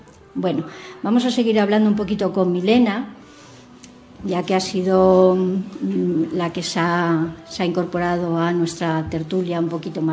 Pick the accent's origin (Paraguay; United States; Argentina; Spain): Spain; Madrid, Community of Madrid; que también soy carabanchelera de Madrid